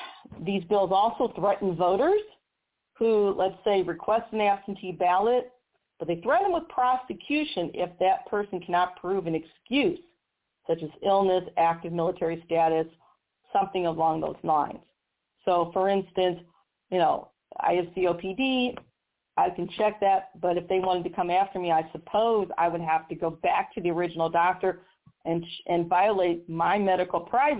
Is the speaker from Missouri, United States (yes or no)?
yes; Missouri, United States; And in my home state of Missouri, I didn't have to, except by claiming that I had a medical condition